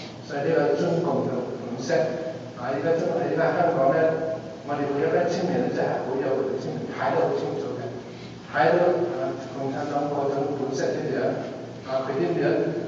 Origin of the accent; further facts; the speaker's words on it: Hengyang, Hunan, China; now in Hong Kong; 第一個站就係嚟咗我哋鄉下湖南衡陽地方。